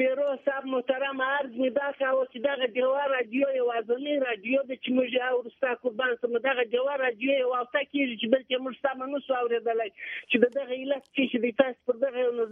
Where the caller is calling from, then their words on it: Kerman Province, Iran; د ایران په کرمان کې یم، په جنوبي شرق کې.